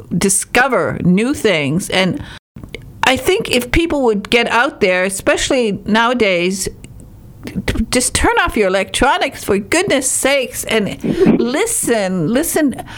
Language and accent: English; Michigan, United States